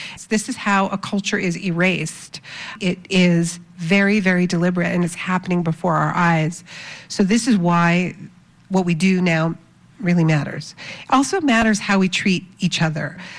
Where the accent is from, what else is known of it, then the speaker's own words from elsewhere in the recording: United States; All of ours, really. I'm an American as well.